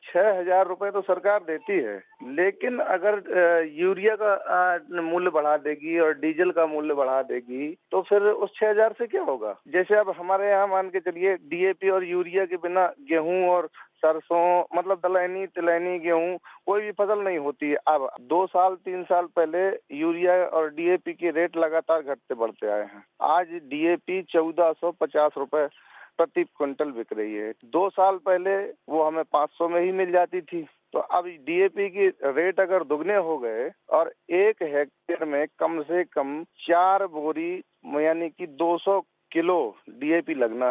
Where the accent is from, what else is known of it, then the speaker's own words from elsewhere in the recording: Gugaura, Uttar Pradesh, India; मैं महोबा जिले के गुगौरा गांव का रहने वाला हूं। मैं स्वयं एक किसान हूं